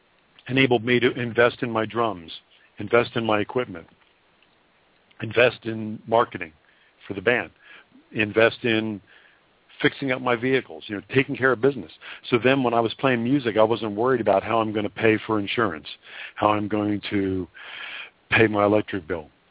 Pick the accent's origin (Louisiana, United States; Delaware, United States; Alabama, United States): Delaware, United States; growing up in Delaware, where I played music